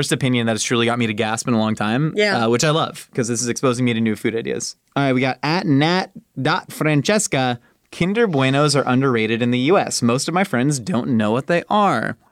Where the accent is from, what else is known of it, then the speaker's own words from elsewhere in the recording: United States; I like Reese's Sticks because I'm an American, dang it.